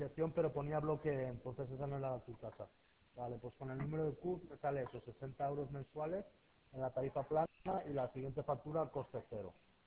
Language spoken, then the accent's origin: Spanish; Valencian Community, Spain; Soy valenciano